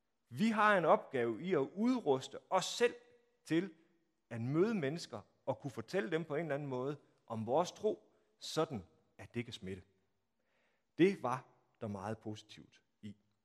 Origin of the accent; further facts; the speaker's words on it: Strandby, North Denmark Region, Denmark; now in Copenhagen, Denmark; i 1990 er det, da jeg flyttede til København, og jeg er vokset op i Strandby, hvor det var helt naturligt, at man kom i metodistkirken.